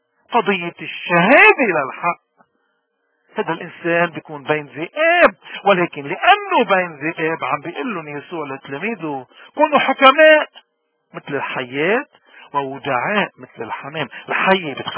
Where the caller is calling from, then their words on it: Canada; نحن بنحكي من كندا